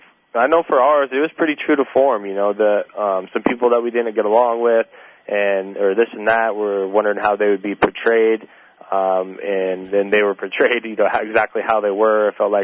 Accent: Arizona, United States; But, you know, I'm in Arizona. I'm from Arizona.

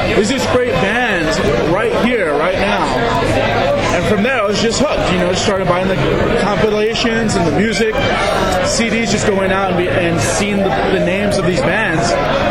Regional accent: Los Angeles, California, United States; From L.A.

